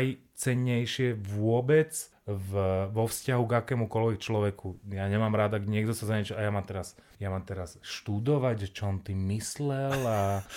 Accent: Záhorie, Slovakia; Ktokoľvek, kto sa ma pýta, odkiaľ som, odkiaľ pochádzam, tak ja som Záhorák.

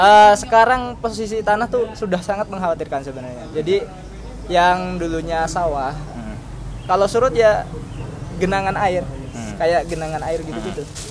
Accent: Demak, Central Java, Indonesia; salah satunya daerah saya sendiri yaitu di Demak itu di Jawa Tengah gitu

